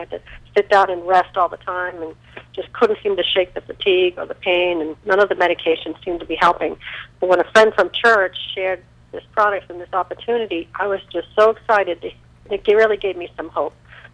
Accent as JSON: {"language": "English", "town": "Melbourne", "region": "Florida", "country": "United States", "said": "I'm from Melbourne, Florida."}